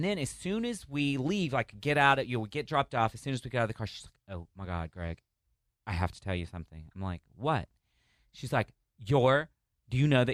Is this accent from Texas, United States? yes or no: yes; Texas, United States; First of all, I'm not from the Midwest.